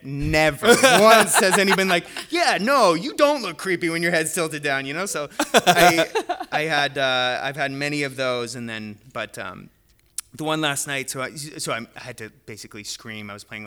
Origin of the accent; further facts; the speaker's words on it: Calgary, Alberta, Canada; I'm like, oh, I'm from Calgary.